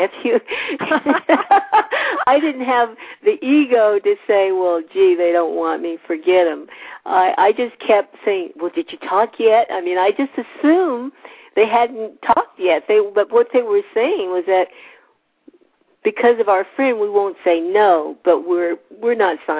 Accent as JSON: {"language": "English", "town": "San Diego", "region": "California", "country": "United States", "tie": "born or raised there", "said": "I said, you know, I grew up in San Diego. This pace is fast for me."}